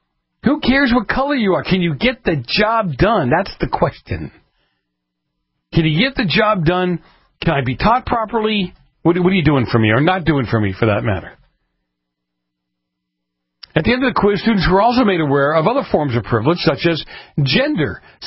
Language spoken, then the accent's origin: English; East Coast, United States; now in California, United States; Especially here in California. I grew up on the East Coast.